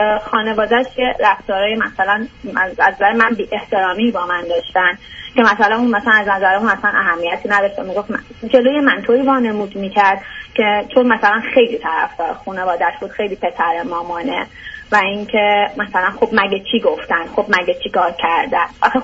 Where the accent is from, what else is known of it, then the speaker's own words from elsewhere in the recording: Iran; moved away; من 3 سال پیش کلا از ایران مهاجرت کردم. بعد 2 ماه توی ترکیه بودم،